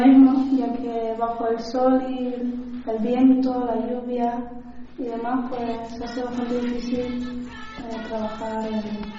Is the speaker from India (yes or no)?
no; La Paz, Canary Islands, Spain; tengo 18 años y vengo de la Paz, de Gran Canaria.